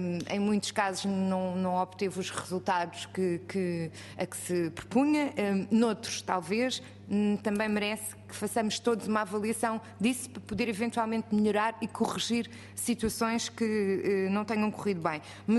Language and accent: Portuguese; Odivelas, Lisbon, Portugal; eu sou de um concelho vizinho, sou de Odivelas